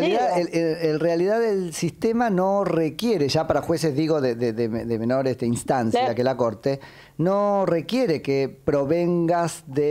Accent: Buenos Aires Province, Argentina; yo soy de provincia de Buenos Aires

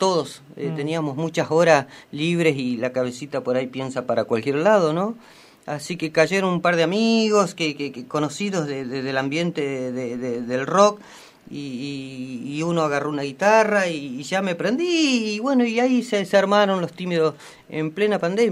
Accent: San Luis, Argentina; moved away; Yo soy de San Luis.

